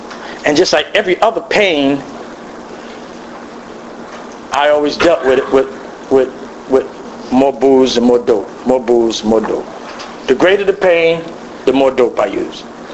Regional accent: New Jersey, United States; They sent me from Stuart, Florida to New York. I'm from Jersey.

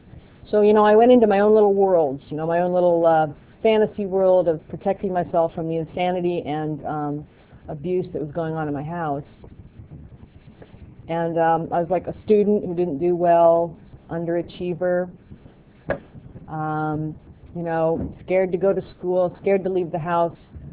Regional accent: California, United States; I grew up in Southern California. I say Southern California because my father is an alcoholic who did a lot of geographic, and by the time I was 8 years old, we were living in the San Fernando Valley.

